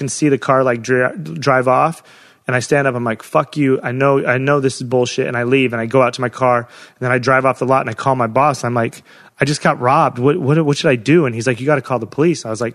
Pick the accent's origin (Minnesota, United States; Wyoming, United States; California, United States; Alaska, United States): Wyoming, United States; But I'm from Wyoming, so that's not like